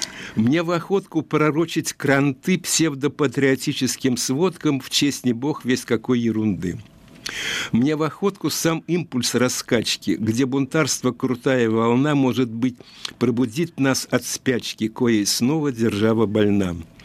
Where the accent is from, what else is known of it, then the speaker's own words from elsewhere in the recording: Moscow, Russia; Да, вы знаете, я очень люблю центр, потому что я вырос